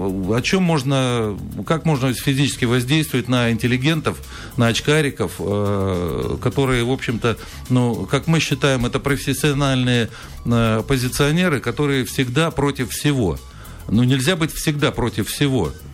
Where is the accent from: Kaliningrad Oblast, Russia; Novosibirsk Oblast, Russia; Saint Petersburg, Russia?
Kaliningrad Oblast, Russia; Kaliningrad; born there; я представляю себя как гражданина, как уроженца города Калининграда